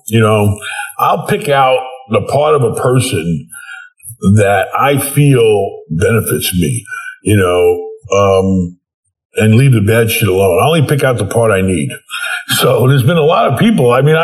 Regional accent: New York, United States; It's very strange growing up in New York. It's a strange place.

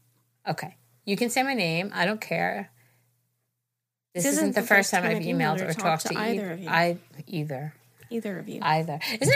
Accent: Pittsburgh, Pennsylvania, United States; I'm from Pittsburgh.

